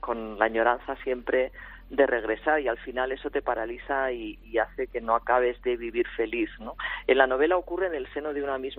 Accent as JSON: {"language": "Spanish", "region": "Catalonia", "country": "Spain", "said": "yo nací allí, yo me siento catalana, por supuesto, claro, tan catalana como española"}